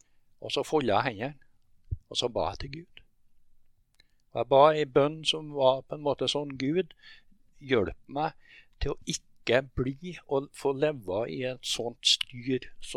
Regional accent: Namsos, Trøndelag, Norway; Jeg ble født i 1956 i Namsos. Og du kan si det sånn at jeg vokste opp på Prærien. Det en plass som, i Namsos som heter Prærien.

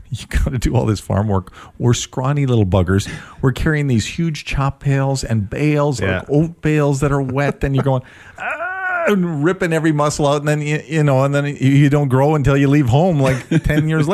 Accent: Saskatoon, Saskatchewan, Canada; We were on the outskirts right next to the city of Saskatoon

